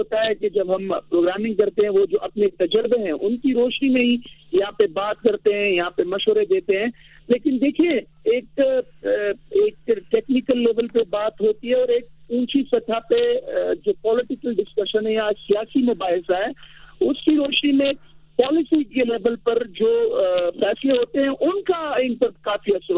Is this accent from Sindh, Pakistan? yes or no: no; Peshawar, Khyber Pakhtunkhwa, Pakistan; باوجود اس کے کہ میں تقریباً 2 دہائیوں تک پشاور میں رہا, وہاں پہ میں پلا بڑا ایجوکیشن کی